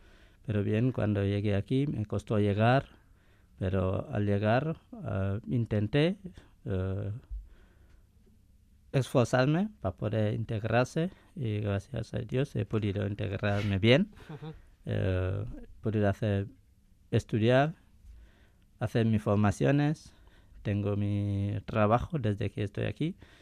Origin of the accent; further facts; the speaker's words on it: Guinea; also born or lived in Gambia; Yo soy de Guinea, nací en Gambia, pero soy de Guinea.